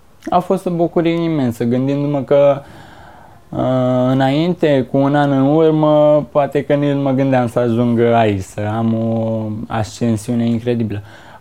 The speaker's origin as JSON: {"language": "Romanian", "town": "Pietros", "region": "Buzău County", "country": "Romania", "said": "Eu sunt din sat Pietros, comuna Coșteș, județ Buzău. Este un sat destul de apropiat de județ, de oraș, care îmi dă posibilitatea să fac naveta zi de zi"}